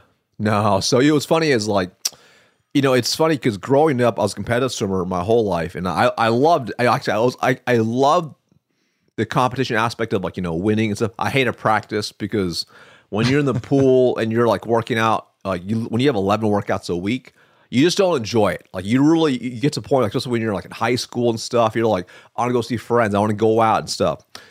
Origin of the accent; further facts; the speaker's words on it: Eugene, Oregon, United States; And I'm from Eugene. So down there, a lot of people just typically don't even have AC.